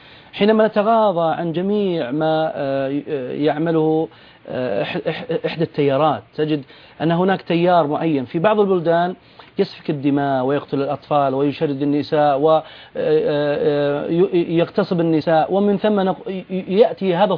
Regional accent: Yemen; بما أنا من اليمن

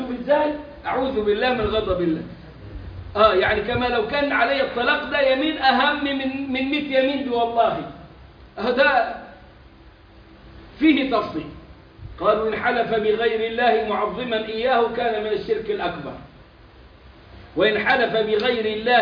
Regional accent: Egypt; عندنا احنا كمصريين

